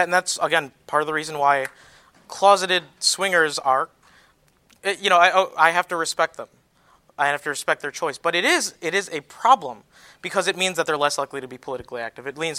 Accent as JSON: {"language": "English", "town": "Chicago", "region": "Illinois", "country": "United States", "said": "I mean, I'm from Chicago, and there's a very nice poly community."}